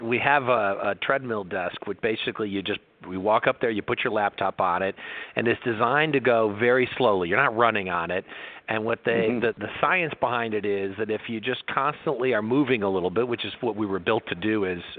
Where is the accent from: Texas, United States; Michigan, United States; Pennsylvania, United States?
Michigan, United States; Detroit; moved away as an adult; now in Los Angeles, United States; I'm originally from the Detroit area and I came